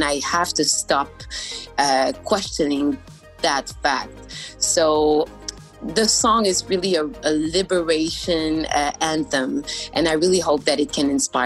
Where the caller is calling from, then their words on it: Montreal, Quebec, Canada; I'm from Montreal, Canada.